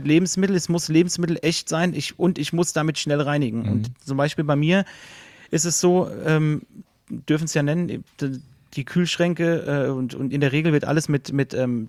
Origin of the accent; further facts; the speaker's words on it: Hesse, Germany; accent: Hessian; Entschuldigung auch für meinen Dialekt, für alle, die nicht aus Hessen kommen.